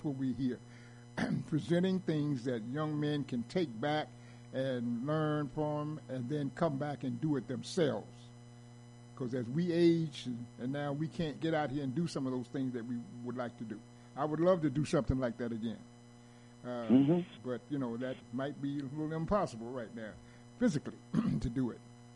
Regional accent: New York City, New York, United States; also born or lived in Carolinas; I was raised in the Carolinas and New York City

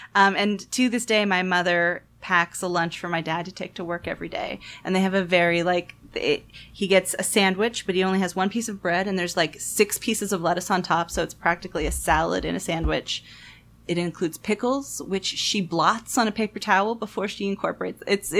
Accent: Oregon, United States; you can only get in Oregon in my home state

